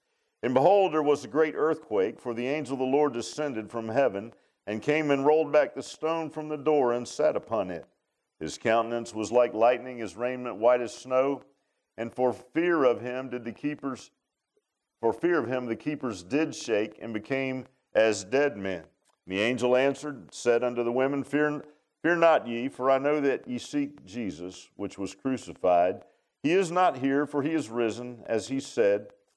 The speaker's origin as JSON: {"language": "English", "town": "Virginia Beach", "region": "Virginia", "country": "United States", "tie": "born or raised there", "said": "my mom was from the Eastern Shore, Cape Charles, Virginia, and I grew up in Virginia Beach, which you have to go across the bridge tunnel, it's not that far"}